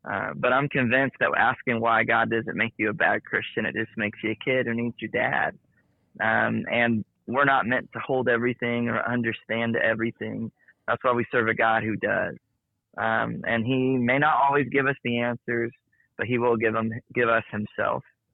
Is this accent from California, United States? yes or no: no; Macon, Georgia, United States; And I remember taking them to Winter Jam in Macon, Georgia, where I grew up in Georgia.